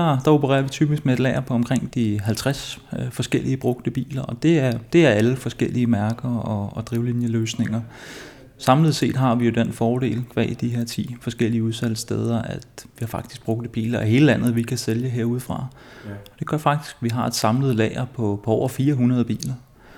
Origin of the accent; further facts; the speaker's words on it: Copenhagen, Capital Region of Denmark, Denmark; jeg vil gerne betegne mig selv som en Valby-dreng.